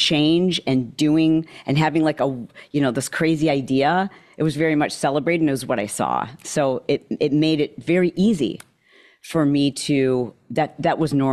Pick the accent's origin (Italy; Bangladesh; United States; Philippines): United States; Midwest; And what I remember growing up in the Midwest is that all of the other women in my extended family were overweight